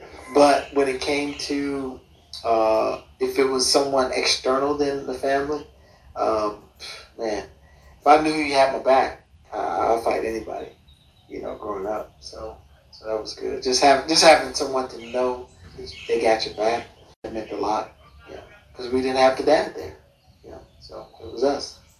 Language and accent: English; Chicago, Illinois, United States; born there; I was born in Chicago, Illinois.